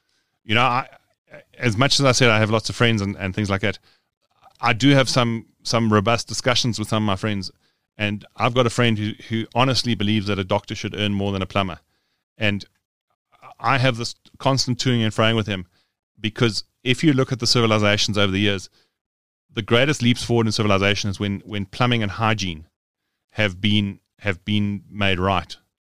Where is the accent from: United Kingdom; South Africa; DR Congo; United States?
South Africa; Johannesburg, Gauteng; I was born in Johannesburg. I am a Johannesburg man through and through, or boy through and through.